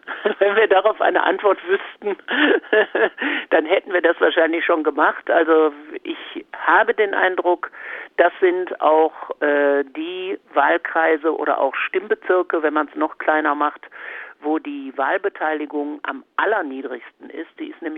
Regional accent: Wuppertal, North Rhine-Westphalia, Germany; Also ich kann für die Stadt, aus der ich komme, aus Wuppertal, sagen

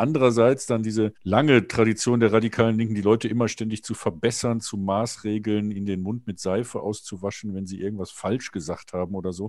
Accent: Cologne, North Rhine-Westphalia, Germany; Wenn ich jetzt in Köln, in meiner Heimatstadt, in meiner Nachbarschaft

